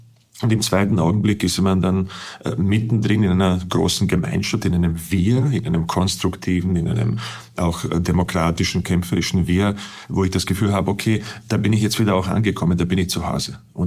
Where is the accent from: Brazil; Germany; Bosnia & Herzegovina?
Bosnia & Herzegovina; German is a second language; now in Austria; Ich bin sicherlich in Österreich angekommen. Das ist meine zweite Heimat. Deutsch ist meine zweite Sprache. Meine Kinder sind in Österreich auf die Welt gekommen, sehen Österreich absolut als die erste Heimat. Also für sie ist Bosnien eine weit entfernte zweite Heimat.